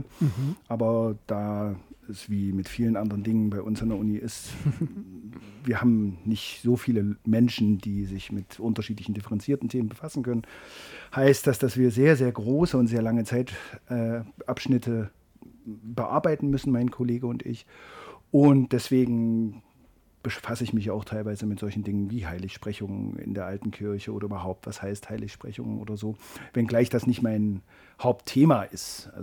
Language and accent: German; Jena, Thuringia, Germany; now in Salzburg, Austria; komme, wie man vielleicht auch hört, nicht gebürtig aus Salzburg, sondern bin aus Jena.